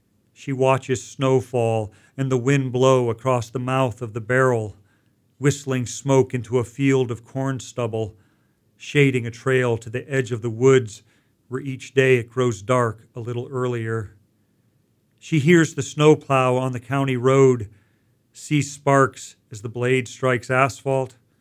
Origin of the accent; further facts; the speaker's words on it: Elkhart, Indiana, United States; I grew up in Elkhart, Indiana, a factory town.